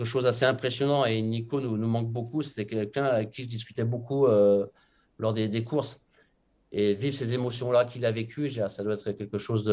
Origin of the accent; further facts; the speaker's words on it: France; je suis français